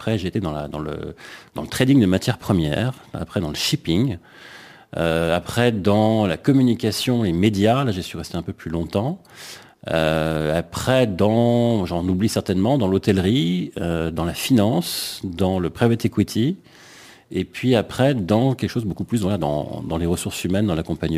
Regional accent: Voiron, Auvergne-Rhône-Alpes, France; also born or lived in Évian; Alors j'ai grandi en France. Alors pas en France voisine, j'ai grandi près de Grenoble, dans une ville qui s'appelle Voiron. En tout cas, la première partie de mon enfance, et puis après, effectivement, un peu plus près de la frontière suisse, où j'étais sur Évian.

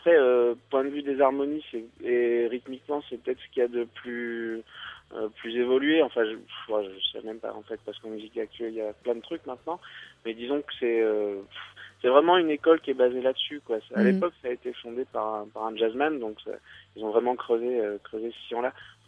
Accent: Briançon, Provence-Alpes-Côte d'Azur, France; Non, je suis originaire de Briançon.

